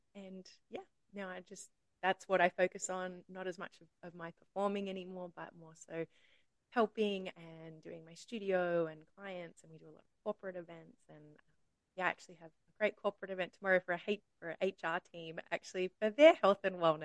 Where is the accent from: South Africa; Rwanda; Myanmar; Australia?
Australia; Sydney, New South Wales; now in United States; I am Australian. From Sydney, so if anyone's like, "Where is her accent from?"